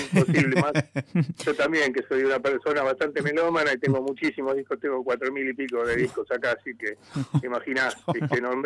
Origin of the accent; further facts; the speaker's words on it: La Plata, Buenos Aires Province, Argentina; empecé a ir a Buenos Aires, yo soy de La Plata, empecé a ir a Capital a ver bandas punks